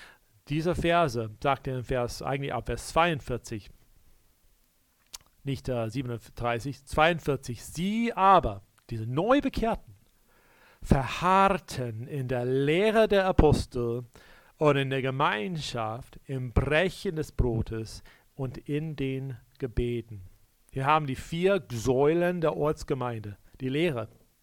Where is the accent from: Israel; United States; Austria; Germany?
United States; Ich komme aus den Staaten